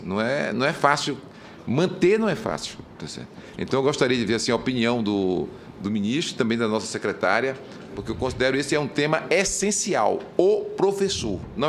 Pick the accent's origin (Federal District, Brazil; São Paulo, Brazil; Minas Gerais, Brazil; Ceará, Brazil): Ceará, Brazil; Ali eu sou do Ceará.